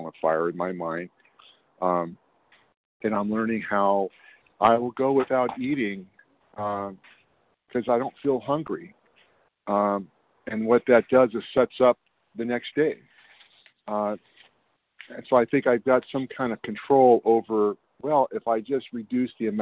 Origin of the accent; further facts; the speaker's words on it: California, United States; I'm from Northern California.